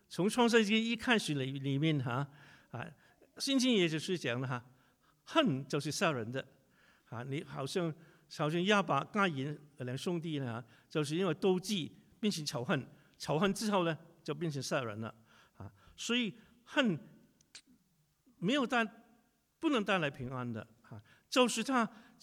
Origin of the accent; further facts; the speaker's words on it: China; 我们中国人来讲呢、啊在国内也稍微好一点